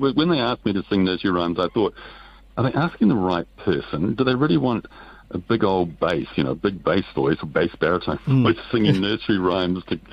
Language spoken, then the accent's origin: English; New Zealand; growing up in New Zealand, especially when I first started performing.